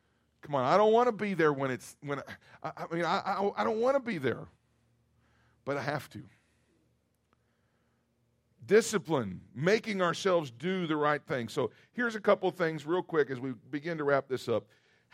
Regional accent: Kentucky, United States; Now, I grew up in Kentucky

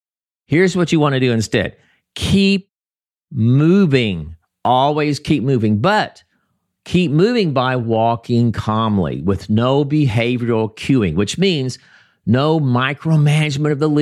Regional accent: United States; Now let's talk about my home country, the United States.

